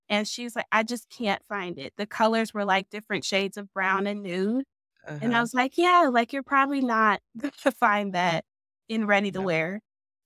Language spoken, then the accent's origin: English; Chicago, Illinois, United States; And I'm from Chicago. So prom in Chicago is definitely different than prom in Iowa.